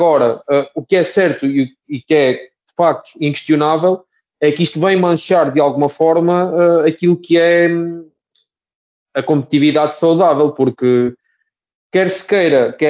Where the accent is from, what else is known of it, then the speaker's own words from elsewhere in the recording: Portugal; eu como português em Portugal